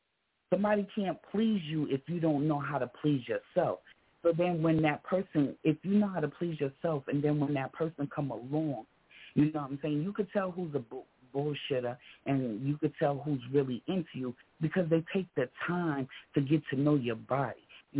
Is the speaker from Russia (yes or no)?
no; New York City, New York, United States; Like I said, I'm from New York City, you feel what I'm saying? And we a big state.